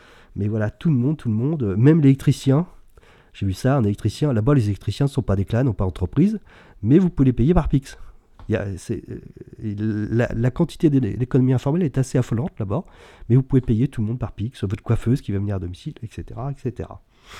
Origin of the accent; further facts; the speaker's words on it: France; Ça ne gêne personne là-bas au Brésil, mais quand on est un Français, enfin moi, j'ai eu beaucoup de mal à comprendre ça.